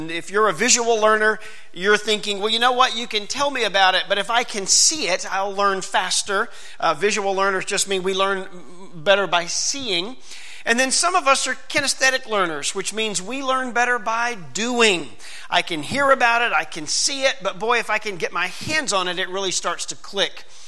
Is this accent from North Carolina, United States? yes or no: no; Tennessee, United States; now in Georgia, United States; I was born and raised in Tennessee, actually. I spent a little time in Florida. And then my wife and I have been in Georgia for, like I said, for the last 26 years.